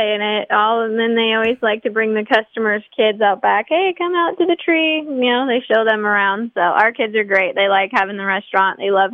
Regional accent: Silver Lake, United States; So I was raised out here in Silver Lake, little small town. There's only 200 people here.

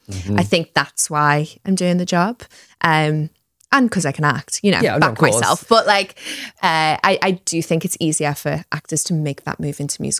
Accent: Liverpool, North West England, United Kingdom; I'm from Liverpool. I grew up like watching the film and being in another Willie Russell show is just like a dream come true.

